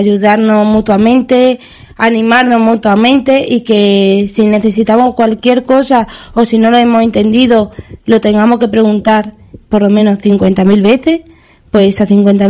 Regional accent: Extremadura, Spain; me dieron la medalla de Extremadura, ya en mi tierra

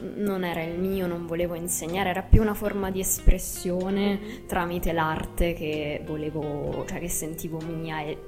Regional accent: Abruzzo, Italy; io sono abruzzese, ho iniziato in una scuola di danza di Chieti

